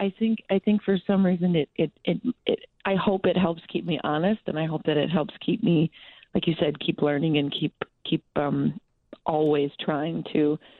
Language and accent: English; Evanston, Illinois, United States; Well, I grew up in Evanston.